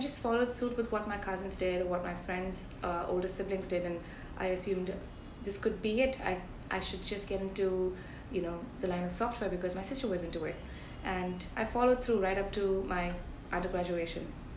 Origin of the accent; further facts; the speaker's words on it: Chennai, Tamil Nadu, India; Well, I grew up in Chennai. All of my education was here.